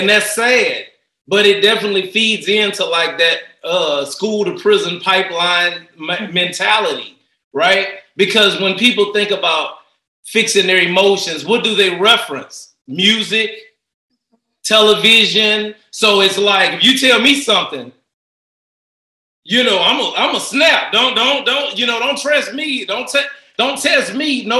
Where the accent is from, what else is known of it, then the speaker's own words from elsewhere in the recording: Port Arthur, Texas, United States; I'm from Port Arthur, Texas, right? But I was hard or nothing. I was like Steve Urkel of Port Arthur, right?